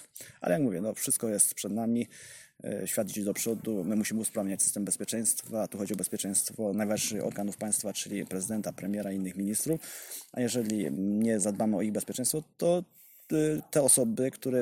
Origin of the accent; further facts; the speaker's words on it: Lesser Poland, Poland; pochodzę tutaj po sąsiedzku z Podhala, bo jestem rodowinnym góralem, więc jestem taki zero-jedynkowy i zdeterminowany mocno.